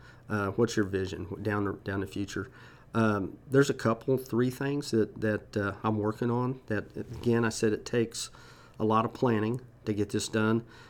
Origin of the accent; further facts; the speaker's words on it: Franklin, United States; I grew up in Franklin. I was born here, and just real proud of what's going on here in our city.